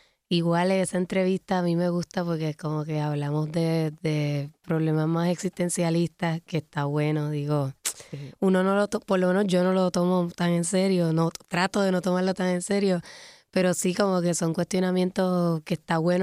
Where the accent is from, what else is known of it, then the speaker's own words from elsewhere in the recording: Puerto Rico; Obviamente lo expreso desde como puertorriqueña.